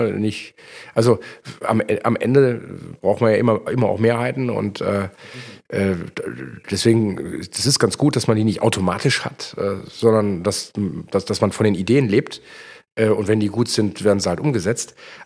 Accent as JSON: {"language": "German", "town": "Kevelaer", "region": "North Rhine-Westphalia", "country": "Germany", "tie": "born or raised there", "said": "Mich reizt tatsächlich, in Keveler zu arbeiten und was für meine Heimatstadt zu tun."}